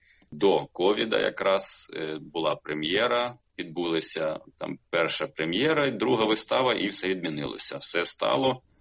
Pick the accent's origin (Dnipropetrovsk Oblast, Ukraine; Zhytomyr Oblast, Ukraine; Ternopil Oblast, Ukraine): Dnipropetrovsk Oblast, Ukraine; Pavlohrad; born there; Народився я в місті Павлоград, це Дніпропетровська область. В Україні.